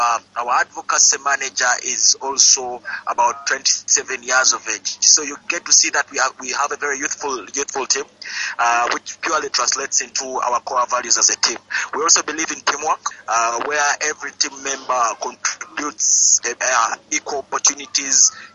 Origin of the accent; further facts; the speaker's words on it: Uganda; I'm from Uganda.